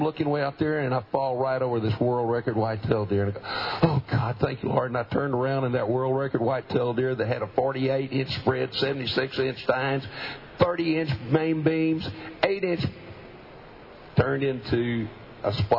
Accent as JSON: {"language": "English", "region": "Texas", "country": "United States", "tie": "born or raised there", "said": "I grew up in Colorado County, south of here, and very few deer. Didn't have any gun to shoot other than my granddad's single-shot shotgun."}